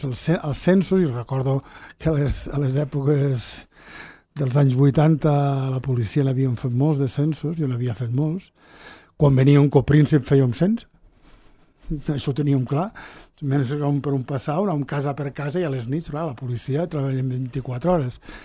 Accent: Sant Julià de Lòria, Andorra; born there; Jo he nascut a Cal Tupinot de Sant Julià, encara que no sóc de casa del Tupinot de Sant Julià, però vaig néixer a casa del Tupinot.

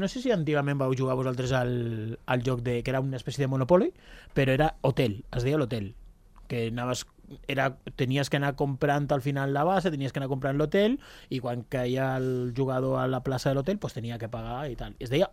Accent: Balearic Islands, Spain; now in Andorra; Jo he crescut a Mallorca i jo quan era més petit

